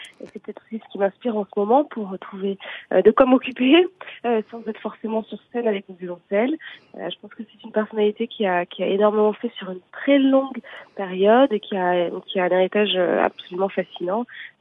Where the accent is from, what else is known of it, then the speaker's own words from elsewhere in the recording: France; je suis française, donc je n'ai pas rien connu, j'ai pas connu de guerre